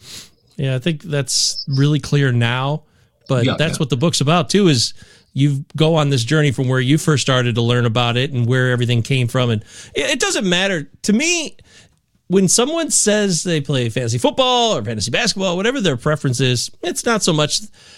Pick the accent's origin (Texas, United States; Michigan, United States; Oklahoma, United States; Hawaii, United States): Michigan, United States; Detroit; I'm from Detroit, so of course, yeah, love me some